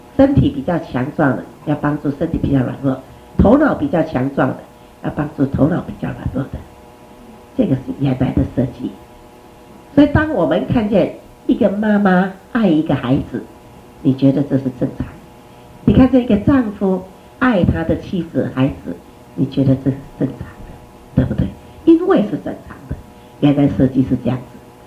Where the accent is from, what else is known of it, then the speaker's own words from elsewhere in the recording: China; 你造我是中国人，当时最好了